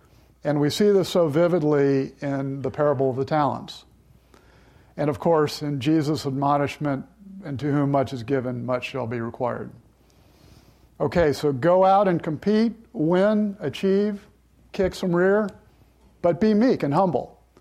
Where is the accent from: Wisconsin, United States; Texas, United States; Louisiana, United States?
Texas, United States; Houston; I grew up in Houston where my dad spent his career with NASA. And our neighbors were actual rocket scientists and astronauts.